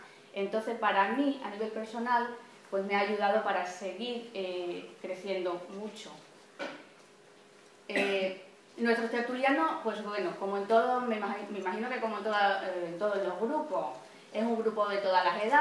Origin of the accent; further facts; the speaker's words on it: Guareña, Extremadura, Spain; las he llevado a mi tierra, a Extremadura, concretamente a Guareña